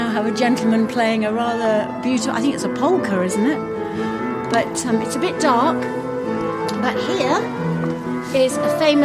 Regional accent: Wigan, North West England, United Kingdom; No, Wigan. Wigan, as in Lancashire.

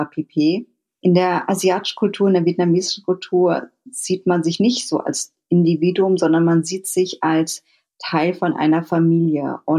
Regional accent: Berlin, Germany; Ich bin auch in Berlin aufgewachsen. Ein großer Teil meiner Verwandtschaft lebt in Vietnam und Kalifornien.

